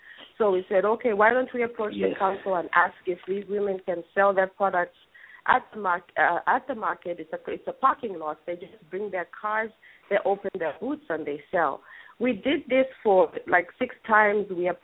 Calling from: Los Angeles, California, United States; I'm calling from Los Angeles.

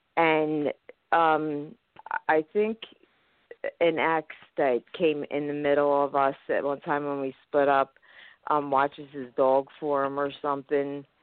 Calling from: Philadelphia, Pennsylvania, United States; Hello. Hello. … from Philadelphia, Pennsylvania.

